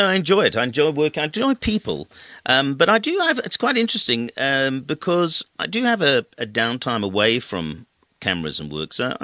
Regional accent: United Kingdom; also born or lived in Cape Town, South Africa; I was quite fortunate in 1989, and being British at the time.

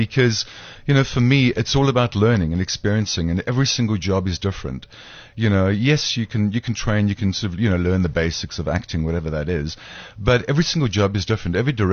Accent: Cape Town, Western Cape, South Africa; Cape Town, okay. Spent 4 years up in Joburg

